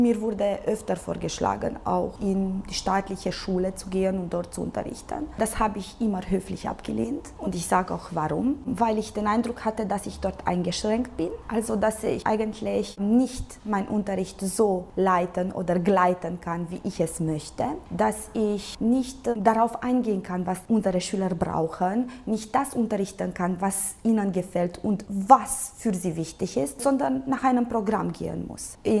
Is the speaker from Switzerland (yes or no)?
no; Reghin, Mureș County, Romania; ich komme ja aus Regen, also aus Sächsisch Regen. Ich wurde dort geboren und ich habe als Kind dort gelebt. Ich war auch in Augustin-Major-Gymnasium in der deutschen Abteilung. Ich habe dort 8 Jahre lang Deutsch als Muttersprache gelernt.